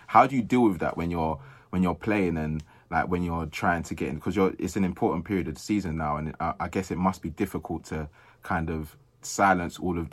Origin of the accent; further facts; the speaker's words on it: England, United Kingdom; born there; I'm from Nigeria as well, yeah. So I've got like two, born in England, parents from Nigeria.